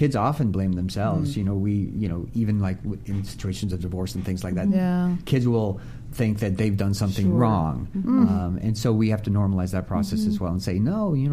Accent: Midwest, United States; So I was raised in the Midwest, and I was from a very athletic family.

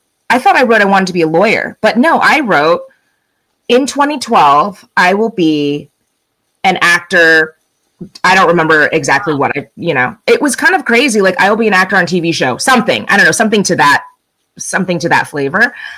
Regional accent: Arcadia, United States; I think I love growing up in Arcadia, but I think it's quite a sheltered life.

